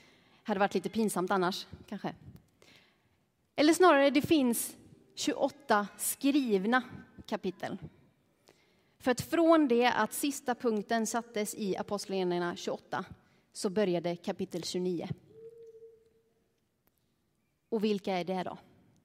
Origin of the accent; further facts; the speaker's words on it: Molla, Västra Götaland County, Sweden; Jag kommer ifrån en fantastiskt liten by, inte fantastiskt liten, den är liten men den är fantastisk, som heter Molla. Som ligger någonstans i skogarna mellan Herrljunga och Borås. Så det är inte jättelångt bort. Så det är fortfarande västgötska ni hör.